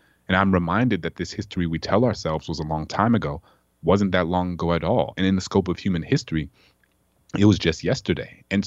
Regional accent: New Orleans, Louisiana, United States; I remember growing up in New Orleans, you know, a young black child in New Orleans

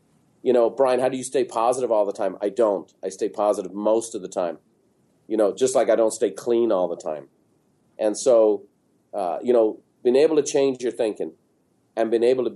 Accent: Ireland; moved away; when I came from Ireland

